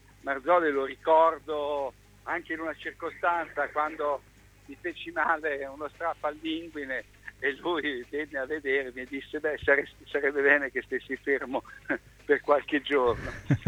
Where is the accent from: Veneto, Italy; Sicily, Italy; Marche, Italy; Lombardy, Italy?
Marche, Italy; Ancona; io sono di Ancona.